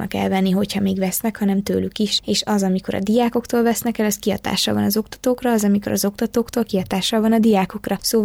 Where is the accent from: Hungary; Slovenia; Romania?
Romania; Odorheiu Secuiesc, Harghita; Nem, én székelyudvarhelyi vagyok